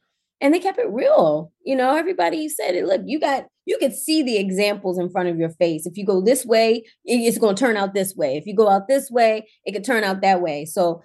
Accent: Baltimore, Maryland, United States; Well, growing up in Baltimore definitely builds character.

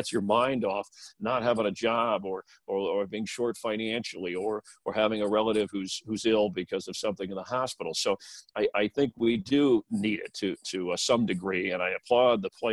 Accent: Florida, United States; So I grew up in Florida. I'm a warm weather guy.

